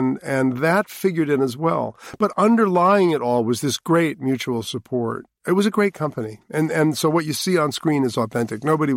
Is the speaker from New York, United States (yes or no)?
yes; New York City, New York, United States; I was born and raised in Manhattan as a, you know, child actor on stage and in television from an early, early age.